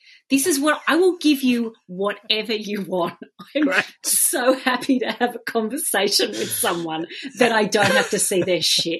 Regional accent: Australia; Being Australian, we take culture from both of those and indigenous culture.

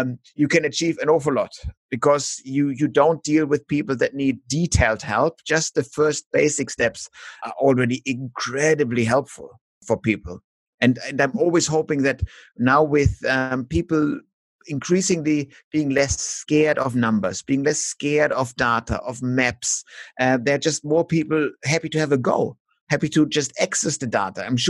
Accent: Australia; now in Germany; what I now as an Australian think of being basic for Germany, is rather difficult.

